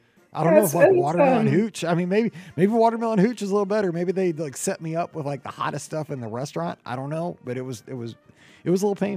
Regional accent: Missouri, United States; I know. I'm from Missouri. People like, you're an idiot

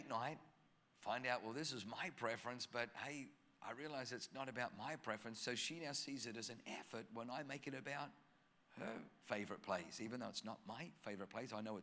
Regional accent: Australia; accent: Australian; also born or lived in Germany; now in United States; But I was born in Germany, so I have a German name, but I don't have a German accent. I grew up in Australia.

